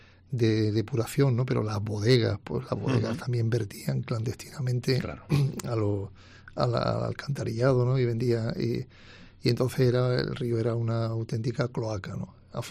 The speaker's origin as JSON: {"language": "Spanish", "town": "Épila", "region": "Aragon", "country": "Spain", "said": "Yo soy natural de Épila, Zaragoza, y nosotros vinimos a la azucarera de Gédula"}